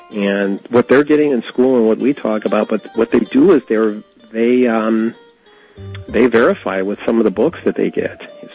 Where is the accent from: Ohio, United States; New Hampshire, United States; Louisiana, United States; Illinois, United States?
Illinois, United States; Chicago; And I wanted to get out of the city. I'm originally from Chicago, but I live out in an area where farms are within 2 minutes of our house.